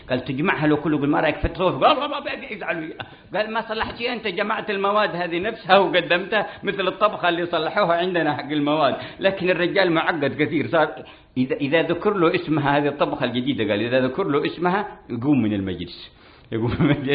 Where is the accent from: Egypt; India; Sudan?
India; وقال في قصة غريبة عندنا في الهند